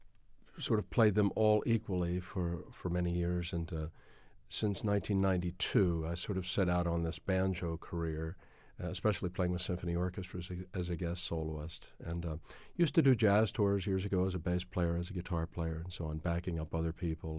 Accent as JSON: {"language": "English", "town": "Baltimore", "region": "Maryland", "country": "United States", "said": "In Baltimore."}